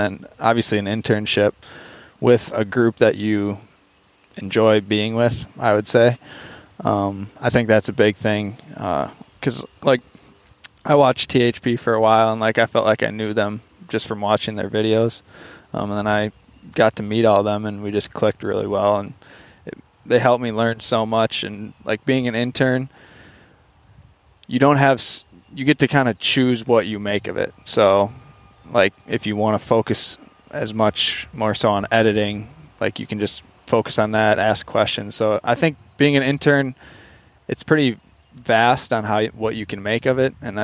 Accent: Plymouth, Wisconsin, United States; so I grew up in eastern Wisconsin, right by Sheboygan. I'm from Plymouth. It's a town of like 8,000 people.

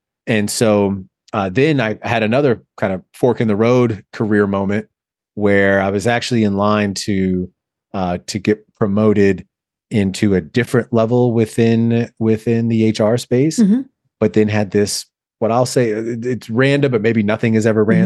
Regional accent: Michigan, United States; also born or lived in Florida; But I'm originally from Michigan.

